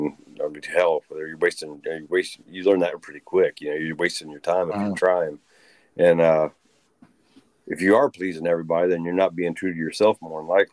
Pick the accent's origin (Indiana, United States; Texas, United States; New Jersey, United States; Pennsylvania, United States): Indiana, United States; Dunkirk; also born or lived in Muncie, Indiana; I was born in Muncie, but I lived in a town called Dunkirk, or from a town called Dunkirk.